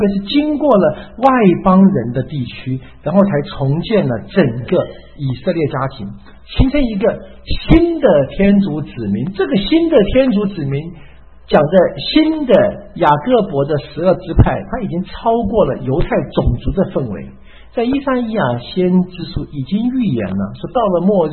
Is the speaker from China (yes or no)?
yes; China; 我们中国人爱算笔画，对不对？